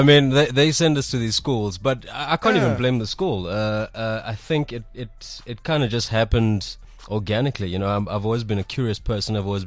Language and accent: English; Durban, KwaZulu-Natal, South Africa; I grew up in Durban, so there's no TV industry in Durban. There's no film industry in Durban.